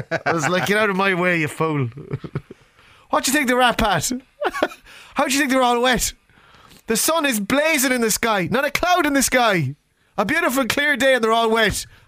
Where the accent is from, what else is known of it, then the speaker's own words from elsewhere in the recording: Ireland; Because we're Irish.